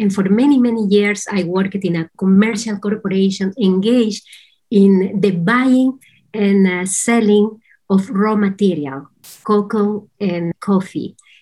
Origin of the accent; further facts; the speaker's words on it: Peru; English is a second language; moved away as an adult; now in Netherlands; I am originally from Peru. I was born in Peru, and at the age of 19 years old, I left my country and to find my purpose. And that's how I came here to Europe. And before I knew, I was living here in the Netherlands.